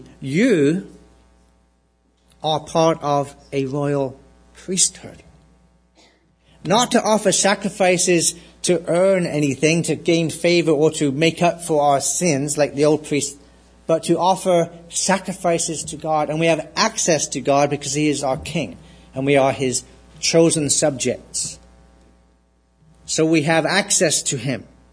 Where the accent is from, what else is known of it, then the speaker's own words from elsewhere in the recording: United Kingdom; I'm a Brit and I am not a member of the royal family.